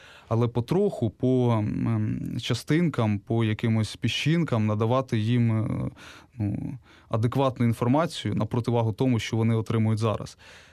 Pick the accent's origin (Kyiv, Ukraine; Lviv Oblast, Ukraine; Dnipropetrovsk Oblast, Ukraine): Dnipropetrovsk Oblast, Ukraine; Kryvyi Rih; я сам з Кривого Рогу